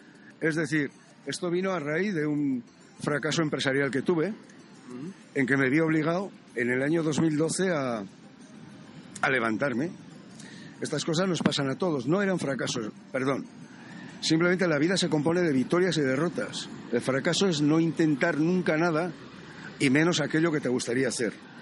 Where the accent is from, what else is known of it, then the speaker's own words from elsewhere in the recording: Basque Country, Spain; conocer las montañas de mi tierra, las montañas de Euskal Herria